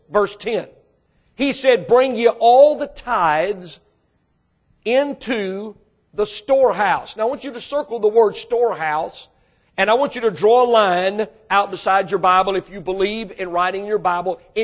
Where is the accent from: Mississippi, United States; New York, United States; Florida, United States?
Mississippi, United States; I was raised in Mississippi, and I wasn't born yesterday, though.